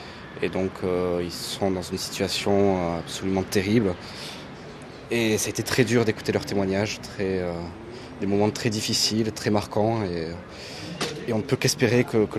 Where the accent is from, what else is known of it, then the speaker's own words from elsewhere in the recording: Toulouse, Occitanie, France; j'ai 28 ans, je viens du sud de la France, de Toulouse.